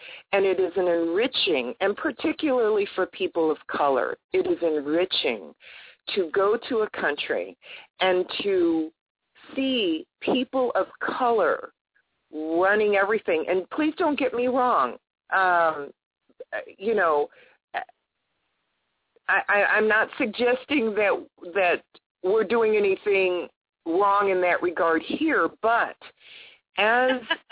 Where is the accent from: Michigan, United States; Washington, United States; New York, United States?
New York, United States; now in Oakland, United States; I was raised in New York. But I've been in California and Oakland for many, many years